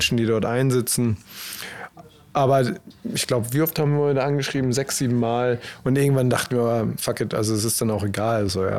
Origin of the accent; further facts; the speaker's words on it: Germany; now in United States; Wir sind Deutsche, wir kommen aus Deutschland, wir sind in Amerika, wir sind zudem in the Deep South